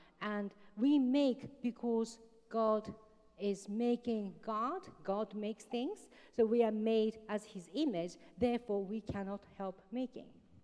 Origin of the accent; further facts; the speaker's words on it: Japan; Because as I came from Japan, and we talk about all the time about different cultures, saying we use chopsticks and you use knife and fork, we eat rice and you eat bread